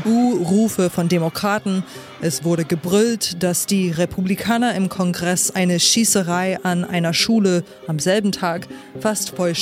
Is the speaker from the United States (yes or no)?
yes; United States; Mich bedrückt als Amerikanerin, heute ist in meinem Heimatland alles Kulturkampf.